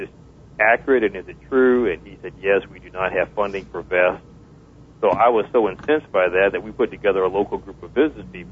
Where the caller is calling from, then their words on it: Columbia, South Carolina, United States; I'm in Columbia, South Carolina today.